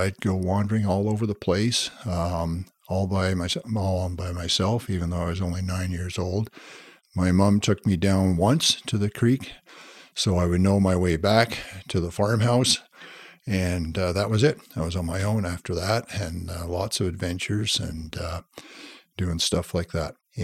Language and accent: English; Montreal, Quebec, Canada; And I grew up in Montreal, and I used to fish some of the little streams in the Laurentians for brook trout.